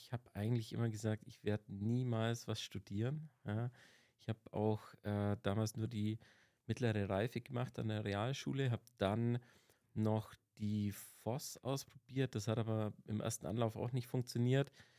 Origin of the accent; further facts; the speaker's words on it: Nördlingen, Bavaria, Germany; born there; also born or lived in Augsburg; mittlerweile 40 Jahre alt, geboren im schönen Nördlingen und hier dann in Augsburg den Bachelor und den Master absolviert.